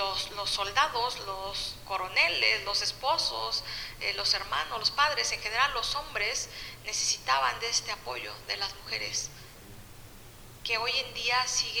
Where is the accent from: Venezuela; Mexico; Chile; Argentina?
Mexico; Como mexicanos, como historia de México